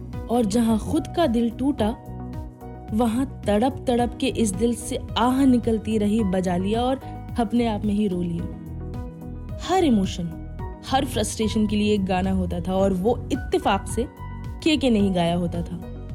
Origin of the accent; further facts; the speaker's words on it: Jhansi, Uttar Pradesh, India; मैं आपको बता दूं कि मैं झांसी से हूँ, हमारे झांसी में मेला लगता था